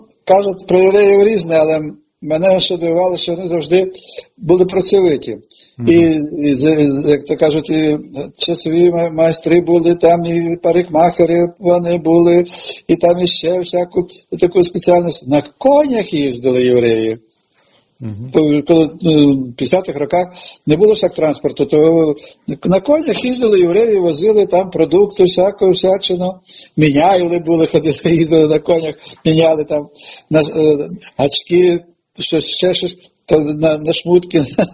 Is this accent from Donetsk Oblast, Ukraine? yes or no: no; Vinnytsia, Vinnytsia Oblast, Ukraine; moved away as an adult; also born or lived in Ural, Russia; Так, як мені було 2,5 роки, переїхали до Вінниці, і до 24 років я мешкав у Вінниці.